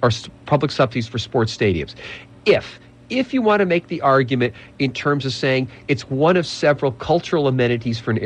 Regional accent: New York City, New York, United States; I'm from New York.

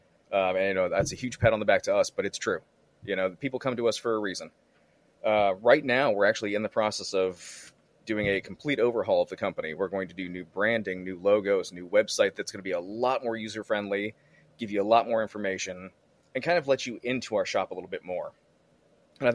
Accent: St. Petersburg, Florida, United States; I am. Born and raised right here. I was born in St. Anthony's downtown.

